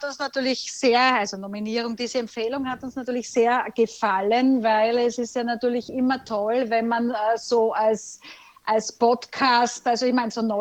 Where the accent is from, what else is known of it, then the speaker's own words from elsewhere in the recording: Styria, Austria; gefallen mir als Steirerin natürlich besonders gut